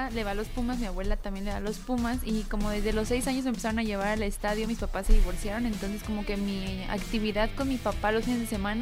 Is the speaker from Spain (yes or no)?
no; Mexico; O sea, somos puros mexicanos, los jugadores son mexicanos y se va a jugar también en México.